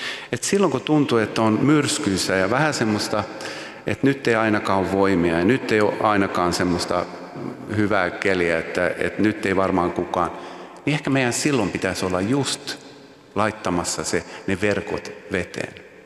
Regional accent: Åland, Finland; Mä oon Ahvenanmaalta kotoisin ja mun isä oli kalastaja.

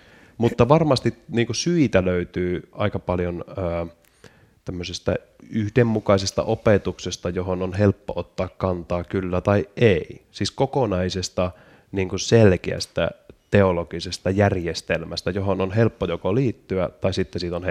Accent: North Ostrobothnia, Finland; siinä oli varsinkin Pohjois-Pohjanmaalla, josta mä olen kotoisin

